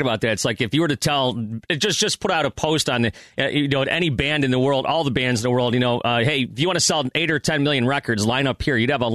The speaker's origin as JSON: {"language": "English", "town": "Buffalo", "region": "New York", "country": "United States", "tie": "born or raised there", "moved": "as an adult", "lives_now": "Michigan, United States", "said": "I grew up in Buffalo. That's where I started my career, and now I'm here, you know, in Michigan and stuff."}